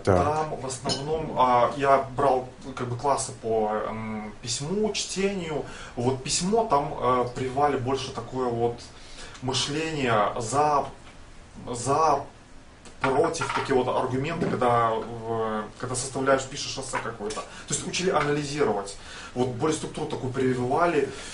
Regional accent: Minsk, Belarus; now in United States; Да, мы из Минска.

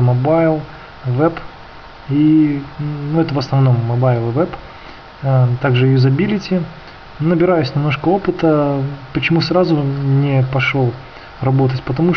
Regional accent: Minsk, Belarus; я из Беларуси, из Минска. Мне 34 года, я женат, у меня есть дочь.

